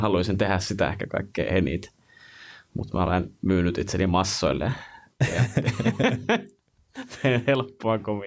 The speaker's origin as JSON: {"language": "Finnish", "town": "Joensuu", "region": "North Karelia", "country": "Finland", "tie": "born or raised there", "said": "kun mä oon Joensuusta kotoisin, tai mie on Joensuusta kotoisin, siellä opiskelu ja siellä syntynyt"}